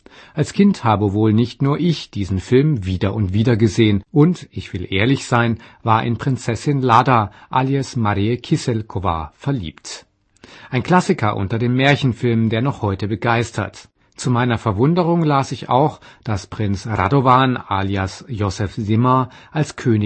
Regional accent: Lower Silesian Voivodeship, Poland; born there; weil mein Geburtsort in der heute polnischen Grafschaft Glatz damals noch zum

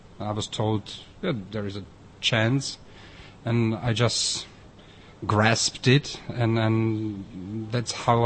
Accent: Brno, South Moravian Region, Czechia; I'm citizen of Brno. It's my hometown, and I like the town, the city, and I know a lot of very interesting people living here and writing here.

